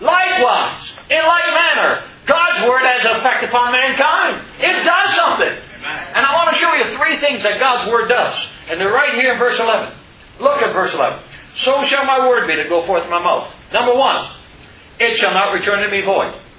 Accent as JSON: {"language": "English", "region": "the South", "country": "United States", "said": "I'm from the South, you know."}